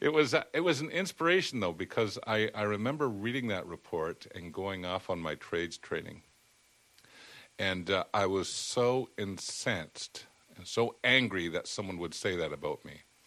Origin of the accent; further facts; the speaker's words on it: Hamilton, Ontario, Canada; also born or lived in Wakefield, Quebec; I was born in Quebec. I was born in Wakefield, right across the border from Ottawa. And only lived there for a couple years. And then when I was around two, my father brought my mother and my older brother and I to Hamilton, Ontario.